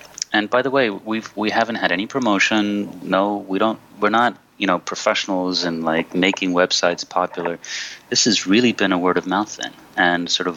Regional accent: New York, United States; I'm from New York, okay? I grew up with the New York Times.

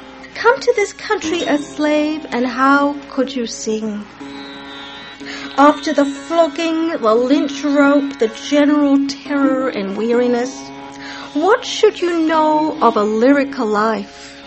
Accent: India; also born or lived in North Africa; When I was a child growing up in India and North Africa, there was no way that as a woman I could be valued as a poet.

